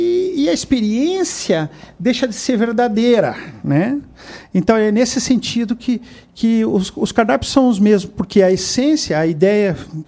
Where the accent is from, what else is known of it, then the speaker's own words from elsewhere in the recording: Curitiba, Paraná, Brazil; eu sou curitibano mesmo, né? Daqueles que tomavam banho no Rio Belém.